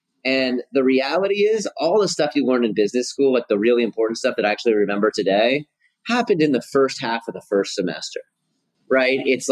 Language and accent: English; Portland, Oregon, United States; I grew up in Portland, Oregon, or actually more accurately, when I was a kid, I grew up on a farm about 40 minutes outside of Portland, Oregon. And then we eventually moved to the suburbs.